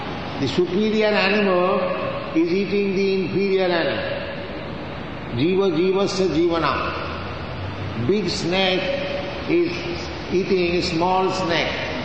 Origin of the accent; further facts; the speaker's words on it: India; I'm coming from India and other parts, there is drought, there is no rainfall